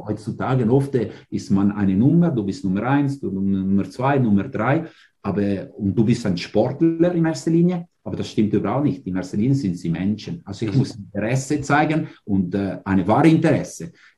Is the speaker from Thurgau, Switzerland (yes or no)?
no; Ticino, Switzerland; German is a second language; ich als nicht Deutsch sprechende oder als einer, wo Deutsche vor 20 Jahren lernen müsste und als Tessiner ist nicht die einfachste Sprache, immer noch.